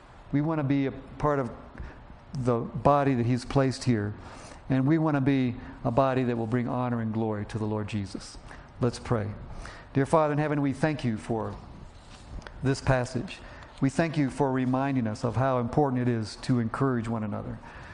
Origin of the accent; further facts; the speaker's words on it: Georgia, United States; I'm from Georgia. You know, we worship Sunday morning, Sunday night, Wednesday night, and sometimes we threw in a Thursday.